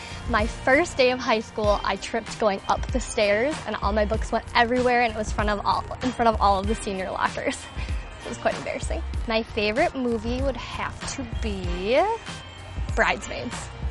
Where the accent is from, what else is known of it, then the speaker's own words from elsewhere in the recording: Cottage Grove, Minnesota, United States; It's my third year on the team, and I'm from Cottage Grove, Minnesota.